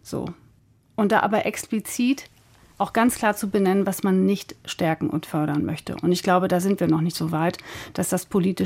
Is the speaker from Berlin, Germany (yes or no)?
yes; Berlin, Germany; born there; als gebürtige Neuköllnerin mit einem großen Herzen für meinen Heimatbezirk.